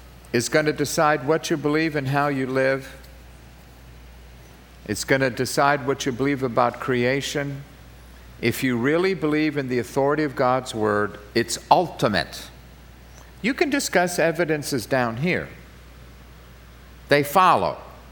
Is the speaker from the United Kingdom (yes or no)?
no; East Coast, United States; you people don't know her, but I'm from the East Coast